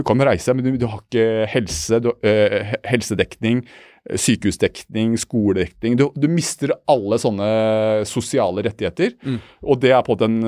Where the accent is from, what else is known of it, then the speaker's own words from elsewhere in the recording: Kongsvinger, Innlandet, Norway; I Norge så det sånn at jeg kommer fra Kongsvinger, jeg født opp på Kongsvinger.